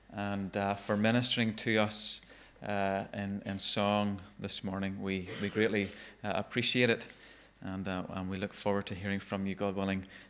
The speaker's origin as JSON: {"language": "English", "town": "Ballymena", "region": "Northern Ireland", "country": "United Kingdom", "said": "I can say that because I'm from Ballymena, and boy, they're tight."}